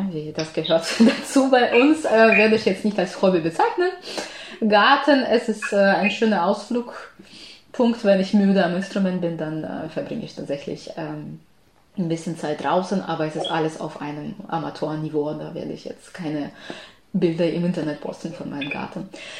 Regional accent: Zaporizhzhia, Zaporizhzhia Oblast, Ukraine; German is a second language; Sie unterrichten in meiner Stadt, in meiner Heimatstadt, Zaporizhzhia.

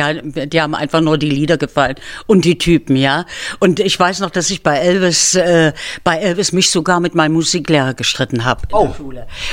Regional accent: Zwickau, Saxony, Germany; das war alles wieder meine Heimat. Die war natürlich stolz auf ihr

